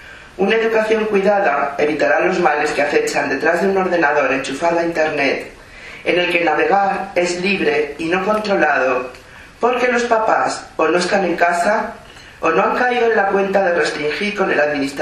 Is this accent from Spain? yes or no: yes; Spain; born there; Yo nací en España